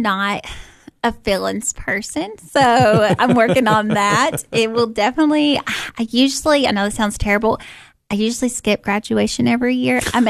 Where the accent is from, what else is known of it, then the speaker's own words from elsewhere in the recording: Cookeville, Tennessee, United States; I'm from Cookeville, Tennessee.